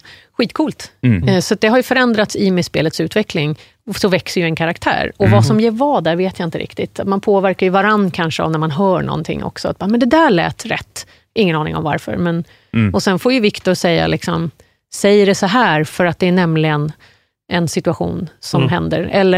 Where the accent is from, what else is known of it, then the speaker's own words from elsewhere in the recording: South East England, United Kingdom; Swedish is a second language; moved away; jag kommer från Surrey, sydvästra London.